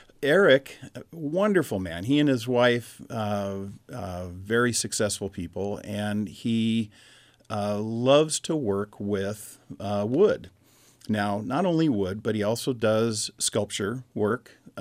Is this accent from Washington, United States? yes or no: yes; Spokane, Washington, United States; also born or lived in Eugene, United States; So I am about as close to a Spokane native as you can get. I was born in Eugene, Oregon, moved here when I was less than 2 years old, and I've been here ever since.